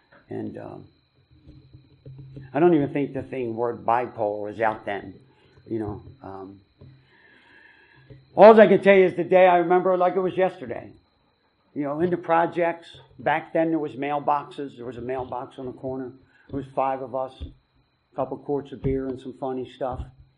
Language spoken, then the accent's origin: English; Philadelphia, Pennsylvania, United States; I'm from Philadelphia. Don't hold that against me. You know, I was poor.